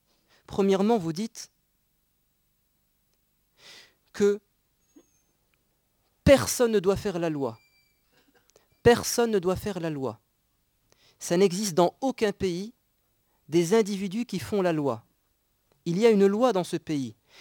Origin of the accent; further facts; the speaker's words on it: France; nous aspirons, en tant qu'êtres humains, en tant que Français, à la paix.